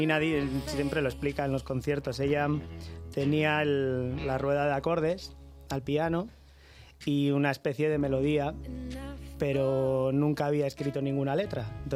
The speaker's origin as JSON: {"language": "Spanish", "town": "Bilbao", "region": "Basque Country", "country": "Spain", "moved": "yes", "lives_now": "Madrid, Spain", "said": "Yo soy de Bilbao, pero no del barrio, sino de Bilbao."}